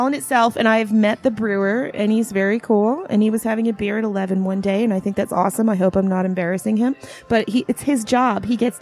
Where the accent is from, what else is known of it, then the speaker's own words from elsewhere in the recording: Pennsylvania, United States; born there; also born or lived in Arizona; I was born in Pennsylvania, lived half my life in Arizona, was gone 6 years, and I just came back.